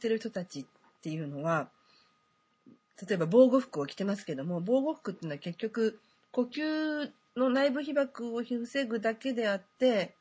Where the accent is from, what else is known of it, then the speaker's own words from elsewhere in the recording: Chiba, Japan; 東京とか、まあ私は千葉なんですけども